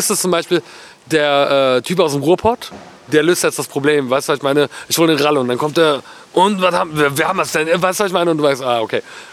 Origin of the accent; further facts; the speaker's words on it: Canada; Also ich kenne Leute in Kanada, wo ich herkomme, die haben das mit Untertiteln geguckt.